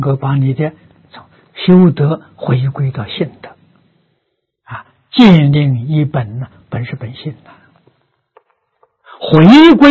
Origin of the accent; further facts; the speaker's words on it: China; 我们中国人习惯称善恶，印度人习惯呢称黑白。